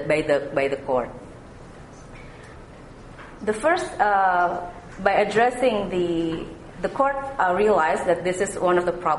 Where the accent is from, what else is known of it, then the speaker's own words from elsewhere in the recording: Jakarta, Indonesia; Hello everyone … I'm from Jakarta.